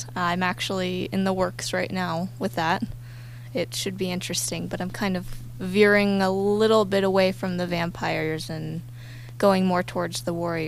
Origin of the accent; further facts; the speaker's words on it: Reno, Nevada, United States; also born or lived in Truckee; I was born here in Reno.